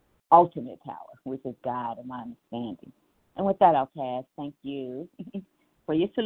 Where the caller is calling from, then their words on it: Cincinnati, Ohio, United States; I am calling from Ohio, Cincinnati.